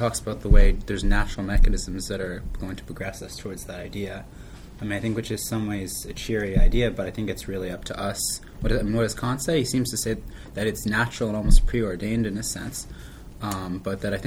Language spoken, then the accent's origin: English; Lansdale, Pennsylvania, United States; I'm from Lansdale, Pennsylvania.